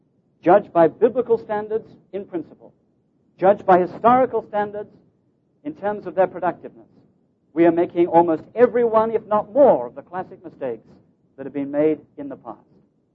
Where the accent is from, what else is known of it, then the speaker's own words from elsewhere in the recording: England, United Kingdom; none of this is my business in a way as an Englishman